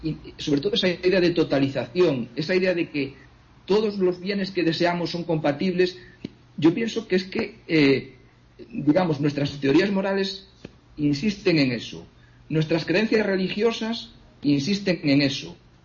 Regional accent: Galicia, Spain; lo que ocurre en mi pueblo, en Galicia, pues no tiene nada que ver con lo que pasa en Madrid

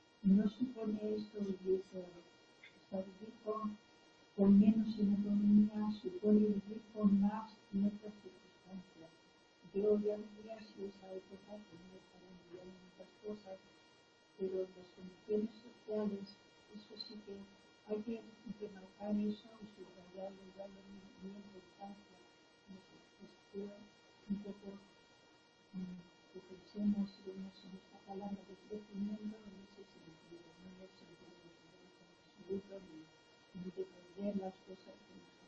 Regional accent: Real de San Vicente, Castilla-La Mancha, Spain; also born or lived in Madrid; soy de aquí de Real de San Vicente, pero viví en Madrid

